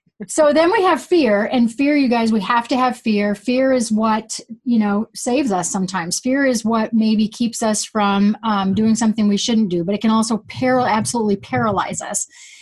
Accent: New England, United States; I'm from New England, so we work really hard.

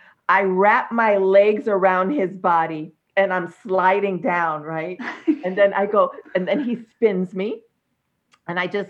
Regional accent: New York, United States; accent: New York; And the other, my New York accent came out.

